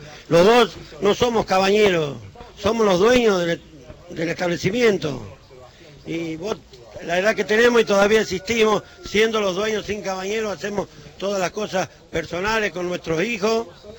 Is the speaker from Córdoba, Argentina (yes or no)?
no; Venado Tuerto, Santa Fe, Argentina; soy de Venado Tuerto, estoy sobre la ruta 8